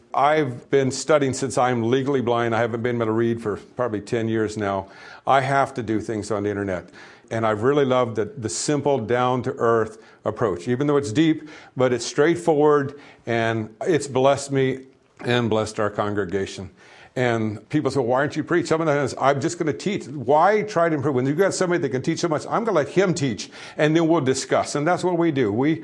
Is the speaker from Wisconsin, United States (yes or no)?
no; Texas, United States; You're probably wondering why I'm so good looking. I'm from Texas, and God made me that way, and I'm sticking to it.